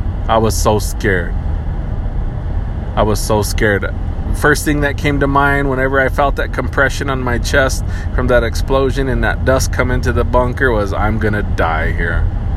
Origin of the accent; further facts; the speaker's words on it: Pine Ridge Reservation, South Dakota, United States; I grew up on the Pine Ridge Reservation, home of the Oglala Lakota people.